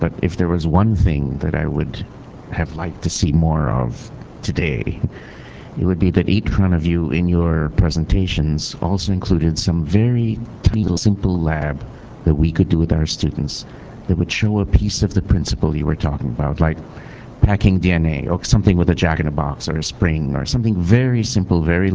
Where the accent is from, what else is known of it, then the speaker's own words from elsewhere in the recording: Minnesota, United States; from Minnesota.